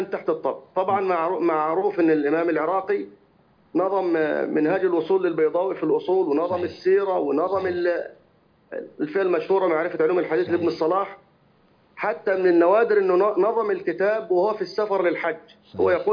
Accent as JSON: {"language": "Arabic", "country": "Egypt", "said": "درست أكثرها في عندنا في مصر في مجمع الفرقان"}